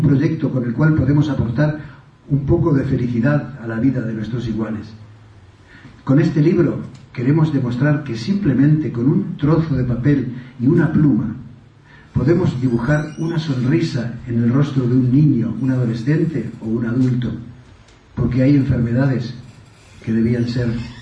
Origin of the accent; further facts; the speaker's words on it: Argentina; como aunque no se me note, yo soy argentino